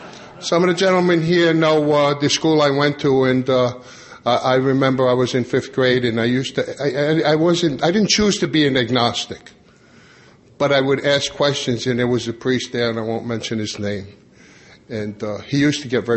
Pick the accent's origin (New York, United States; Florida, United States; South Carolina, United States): New York, United States; Long Island; but I grew up on Long Island. I knew from the time I was three I was going to be a pipe fitter, steam fitter in a union in New York.